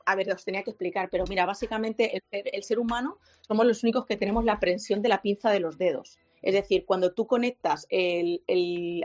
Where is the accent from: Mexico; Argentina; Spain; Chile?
Spain; en una cultura colectivista, que somos los españoles.